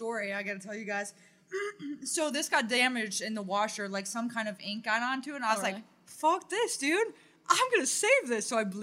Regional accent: Cleveland, Ohio, United States; I'm from Cleveland.

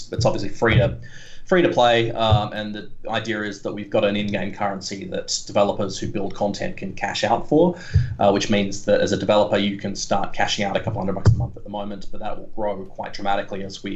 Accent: Australia; I'm from Australia.

